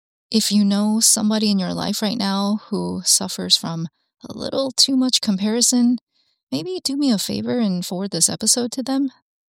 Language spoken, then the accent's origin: English; Alabama, United States; I already told you I grew up Korean in Alabama. No one looked like me.